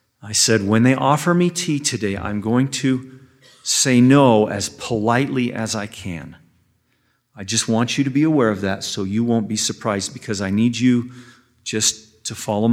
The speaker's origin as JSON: {"language": "English", "region": "Utah", "country": "United States", "tie": "born or raised there", "moved": "yes", "said": "I grew up in Utah, a 6th-generation member of the church."}